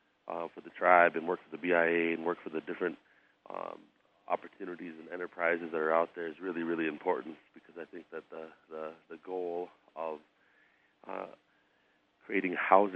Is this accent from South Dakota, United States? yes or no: yes; Porcupine, South Dakota, United States; I'm actually from Porcupine, South Dakota, down there on Pine Ridge.